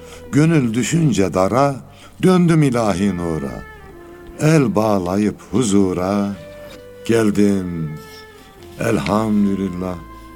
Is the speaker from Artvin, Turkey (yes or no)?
no; Osmaniye, Turkey; now in Istanbul, Turkey; Doğrusu ben Osmaniyeliyim.